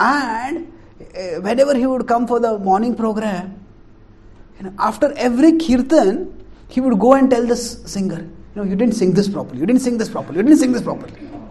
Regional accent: India; English is a second language; And many times Indians are, I'm Indian, but sorry, but Indians sometimes make a massacre of grammar.

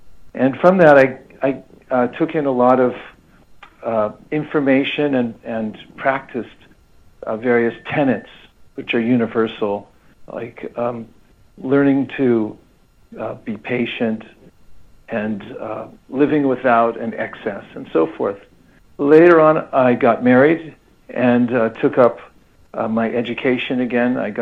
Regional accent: Lafayette, California, United States; born there; in Lafayette, California. That's in the East Bay. My parents were both teachers.

